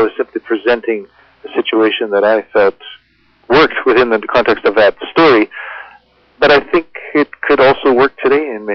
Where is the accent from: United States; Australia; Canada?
Canada; Port Edward, British Columbia; born there; I was born in Port Edward, British Columbia.